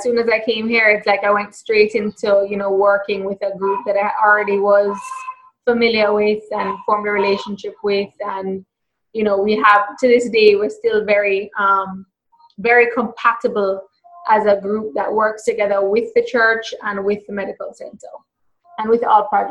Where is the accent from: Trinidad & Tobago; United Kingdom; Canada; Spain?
Trinidad & Tobago; now in United States; I grew up in the Caribbean, so I knew what I was going